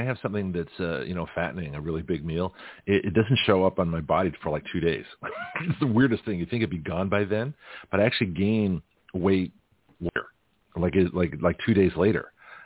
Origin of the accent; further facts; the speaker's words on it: Canada; And so I was like one of the whitest folks, being Canadian.